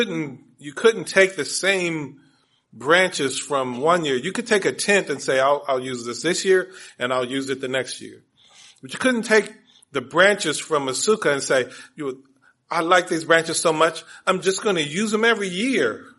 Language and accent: English; Washington, District of Columbia, United States; born there; Long story short, I was born in Washington, D.C. Not a lot of tent building in Washington, D.C.